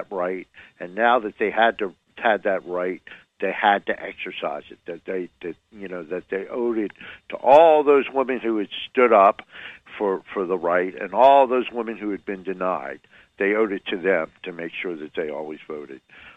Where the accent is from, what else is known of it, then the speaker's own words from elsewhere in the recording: New Jersey, United States; I grew up in North New Jersey. It was a very corrupt city. I grew up in the Italian neighborhood.